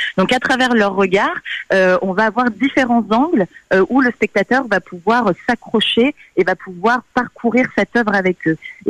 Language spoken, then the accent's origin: French; Portugal; now in France; Moi, je suis portugaise, j'ai vécu au Portugal pendant plus de 4 ans, et aujourd'hui, je suis en France